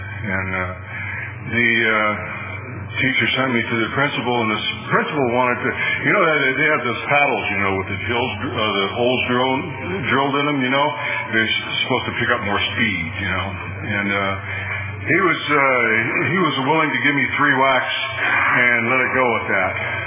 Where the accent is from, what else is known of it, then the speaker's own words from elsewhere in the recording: Pennsylvania, United States; also born or lived in Youngstown, Ohio; I'm from back east, back in Pennsylvania. I was born in Youngstown, Ohio. I lived all up and down the Ohio-Pennsylvania border from Erie to Pittsburgh.